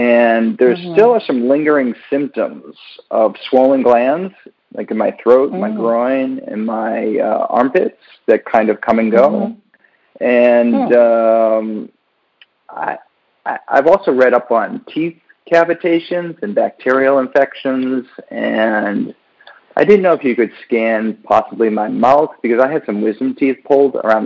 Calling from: Miami Beach, Florida, United States; I'm calling from Miami Beach, Florida.

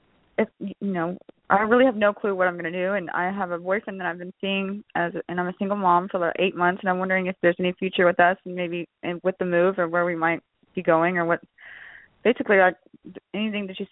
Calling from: Florida, United States; I'm calling from Florida.

